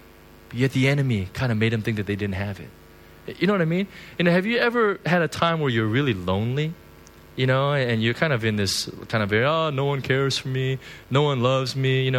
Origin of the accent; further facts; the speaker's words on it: United States; I grew up in the States, and in the States, you know, when we make a mistake, it's very simple.